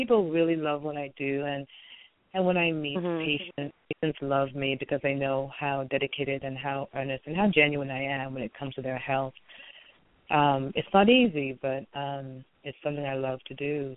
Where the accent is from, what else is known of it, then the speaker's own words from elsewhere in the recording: Canada; born there; I was born in Canada to a Jamaican mother and a Nigerian father.